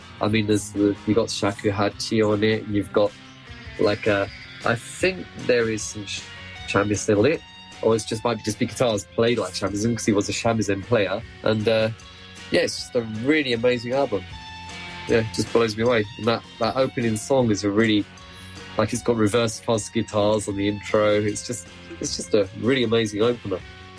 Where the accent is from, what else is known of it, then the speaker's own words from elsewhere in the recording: England, United Kingdom; Growing up in England